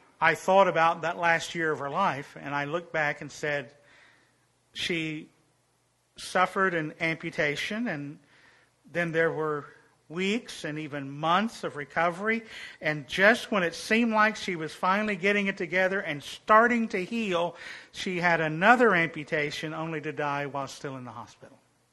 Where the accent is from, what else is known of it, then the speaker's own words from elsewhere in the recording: Oklahoma, United States; he saw that I was from Oklahoma.